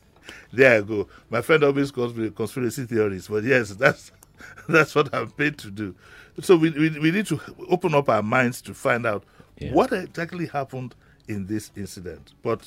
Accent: Nigeria; I'm sorry to say I'm a Nigerian, so I'm sorry, but that's what it is.

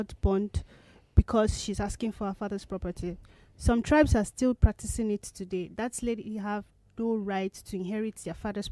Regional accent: Ogun, Nigeria; from Ogun State.

